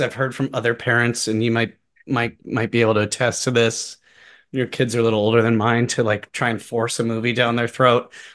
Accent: Preston, Ontario, Canada; growing up in Preston, you know, I grew up a couple blocks from like the Grand River

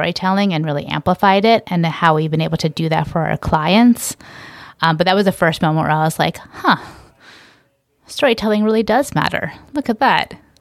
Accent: New York, United States; I could still identify as a New Yorker without even being in New York, I think was the lesson.

